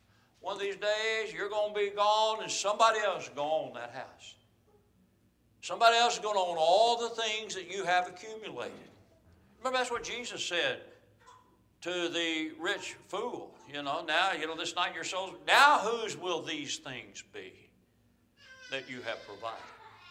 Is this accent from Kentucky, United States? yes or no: yes; Louisville, Kentucky, United States; I tell people, you know, I was raised in Louisville, Kentucky. You know, you notice I said that correctly.